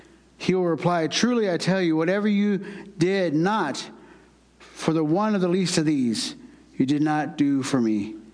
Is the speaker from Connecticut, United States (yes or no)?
no; Oklahoma, United States; As they say in my language, I am from Oklahoma, and I'm a Choctaw from Oklahoma. That's my tribe.